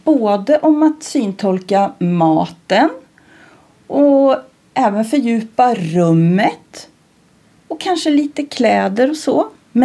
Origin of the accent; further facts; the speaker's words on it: Arboga, Västmanland County, Sweden; jag är född och uppvuxen i Arboga för ganska så exakt 55 år sedan. Jag är född 1963.